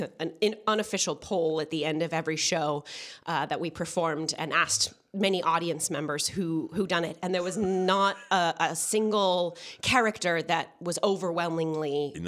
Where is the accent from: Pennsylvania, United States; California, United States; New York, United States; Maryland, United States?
California, United States; Santa Rosa; I grew up in Santa Rosa.